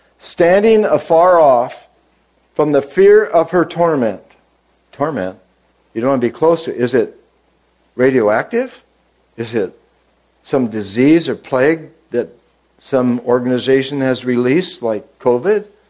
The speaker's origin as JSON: {"language": "English", "country": "United States", "said": "I'm sorry to say that as an American."}